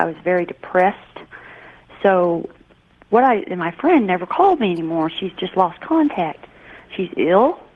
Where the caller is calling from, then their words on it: Columbia, Missouri, United States; I'm calling from Missouri.